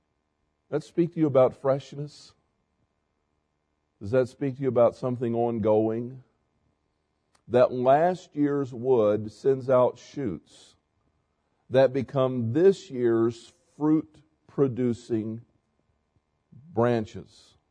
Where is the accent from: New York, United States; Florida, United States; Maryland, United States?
Florida, United States; I grew up in Florida where bananas were kind of plentiful.